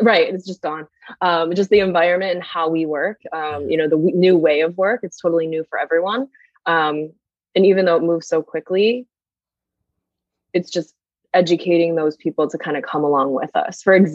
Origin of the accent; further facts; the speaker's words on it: Philippines; You know, I'm Filipino, so I can say this